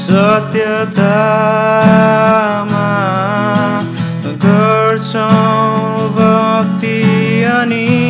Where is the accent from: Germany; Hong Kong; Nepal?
Nepal; Japanese is a second language; now in Japan; ネパールから来ました。ネパール語で歌を歌います。